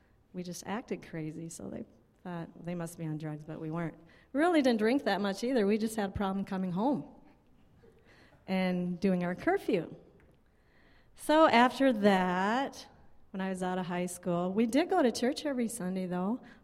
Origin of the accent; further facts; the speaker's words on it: Madison, Wisconsin, United States; I grew up in Madison.